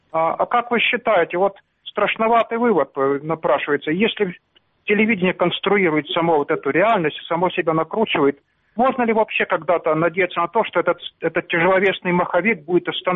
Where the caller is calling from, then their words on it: Sloviansk, Donetsk Oblast, Ukraine; Славянск.